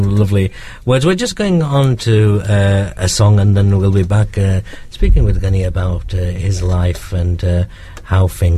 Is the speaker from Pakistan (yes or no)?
yes; Pakistan; born there; So I was born in Pakistan.